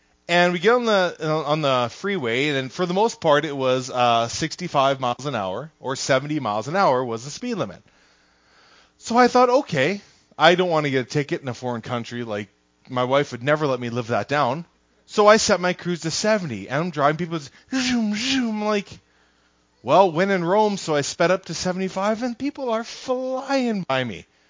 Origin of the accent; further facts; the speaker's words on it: Canada; But throughout growing up in Canada and with the United States right next door